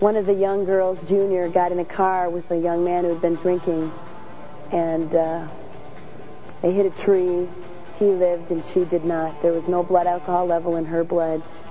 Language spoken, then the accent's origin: English; Grand Rapids, Michigan, United States; And of all the girls I grew up with in Grand Rapids, Michigan, there's one girl, one I still talk to today